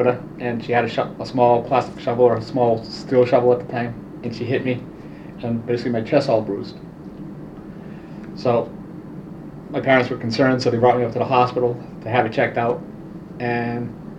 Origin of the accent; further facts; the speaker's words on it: Lawrence, Massachusetts, United States; born there; Lawrence, Mass. And basically